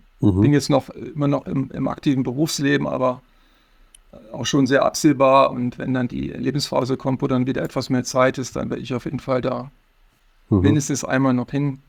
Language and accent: German; Braunschweig, Lower Saxony, Germany; ich fotografiere nun gezwungenermaßen in viele meiner Heimatstadt und selbst im schläfrigen Braunschweig kann man gute Fotos machen.